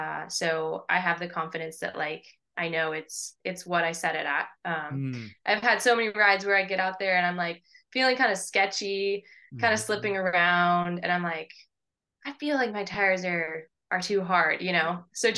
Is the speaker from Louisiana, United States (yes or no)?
no; California, United States; I grew up in California